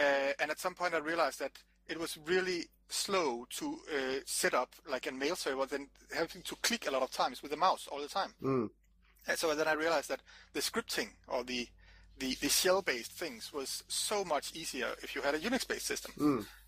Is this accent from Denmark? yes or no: yes; Denmark; I'm from Denmark.